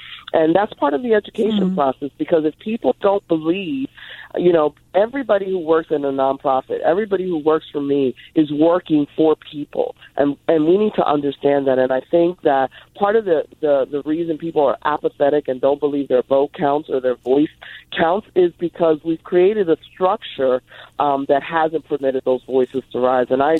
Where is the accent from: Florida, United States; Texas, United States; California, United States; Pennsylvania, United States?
Pennsylvania, United States; Philadelphia; I grew up in Hunting Park